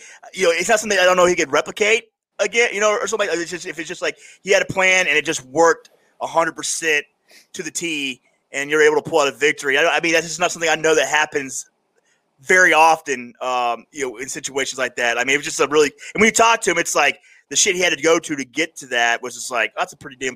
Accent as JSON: {"language": "English", "region": "Florida", "country": "United States", "said": "I'm from Florida, and they're just not these bodies of water like that we have up here."}